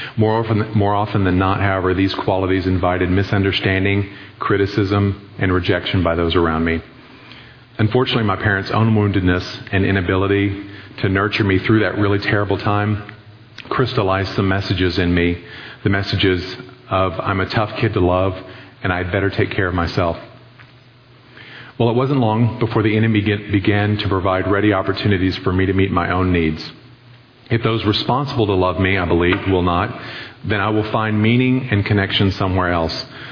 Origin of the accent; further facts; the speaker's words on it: Dallas, Texas, United States; born there; I was born here in Dallas, and although I've lived in other places, I currently live less than a mile away from where I was born, in Oak Cliff.